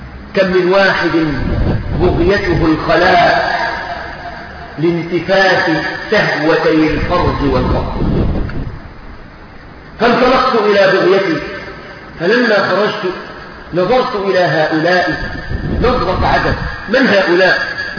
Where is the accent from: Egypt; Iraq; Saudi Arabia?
Egypt; طبعا ده لو عندنا في مصر هيقول: أنت مستعجل على الهم بدري ليه؟